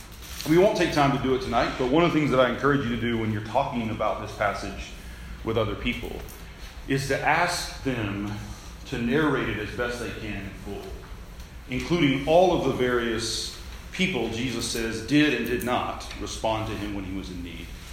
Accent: Oklahoma, United States; also born or lived in California / Tennessee / Florida; I'm from Oklahoma originally. I've lived in California for a bit and Tennessee for a bit, mostly because of school where I was attending or teaching. And then Florida for a few years and now back in Tulsa.

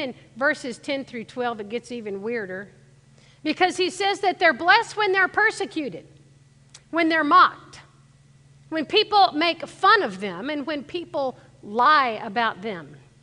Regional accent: Gulf Coast, United States; I mean, I grew up on the Gulf Coast.

